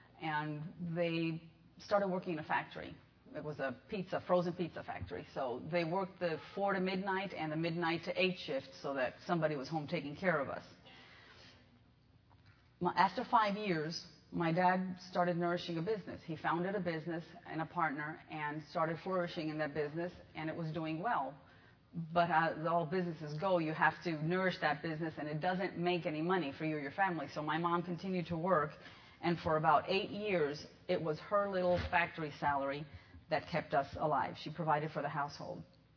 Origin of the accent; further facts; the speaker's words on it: Jacksonville, Florida, United States; We came from Jacksonville, Florida, and the Lord literally drug us out here.